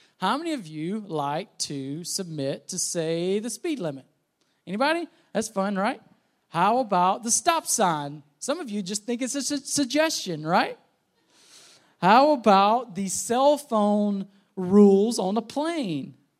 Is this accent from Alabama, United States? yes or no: yes; Alabama, United States; to Alabama, which is where I'm from. I was going to drive, and we were going to stay overnight in my hometown where I grew up. I lived there for 12 years.